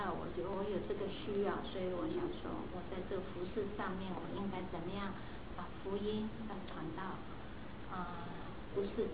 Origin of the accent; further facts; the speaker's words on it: Taiwan; 那我在这个教会 是蛮多年了，可能有二十几年。我们从台湾来就一直住在这个教会 ，ETC 简称为 ETC。